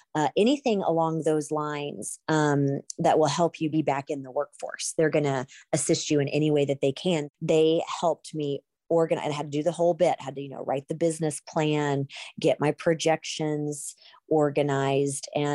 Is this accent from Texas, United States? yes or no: no; Joplin, Missouri, United States; I'm originally from Joplin.